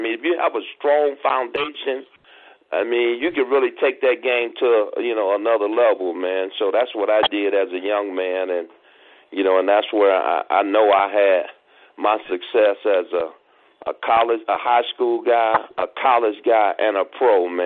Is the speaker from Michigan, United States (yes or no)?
yes; Detroit, Michigan, United States; And David was playing in my hometown, Detroit, and he scored 73.